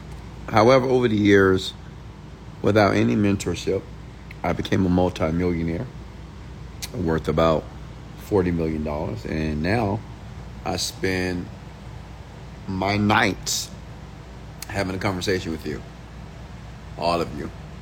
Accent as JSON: {"language": "English", "town": "Houston", "region": "Texas", "country": "United States", "tie": "born or raised there", "said": "I am a young black man from Houston, Texas. I was born and raised in Houston, on the south side of Houston, Texas."}